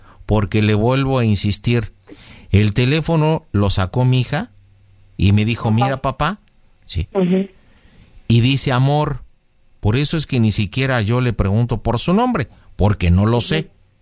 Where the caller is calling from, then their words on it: Ciudad Nezahualcóyotl, State of Mexico, Mexico; soy el padre de Luz acá de la Ciudad de México, de Ciudad Neza.